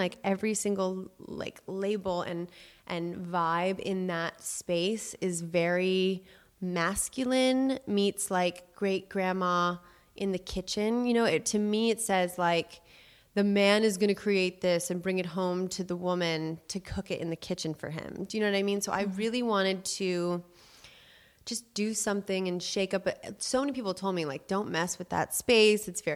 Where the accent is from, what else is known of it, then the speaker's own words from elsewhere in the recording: Los Angeles, California, United States; I grew up in … in Los Angeles, that's a very well-known pizza place.